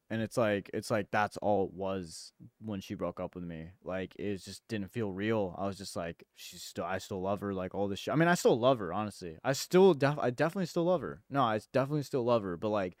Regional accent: India; She's like literally Indian. I'm Indian.

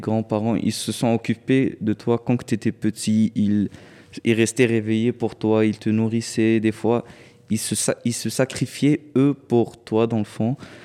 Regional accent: Morocco; Ben, chez nous, au Maroc

